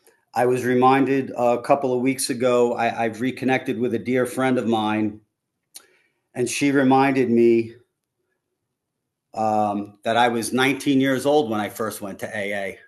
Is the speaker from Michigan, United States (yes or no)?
no; New York City, New York, United States; I was born in Brooklyn in a neighborhood where there were bars on every corner. And I grew up across the street from a schoolyard